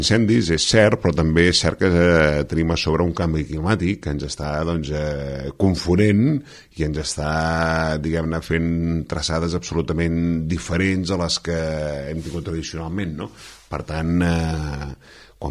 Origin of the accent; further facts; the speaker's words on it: Catalonia, Spain; Per tant, aquests som nosaltres, aquests som els catalans.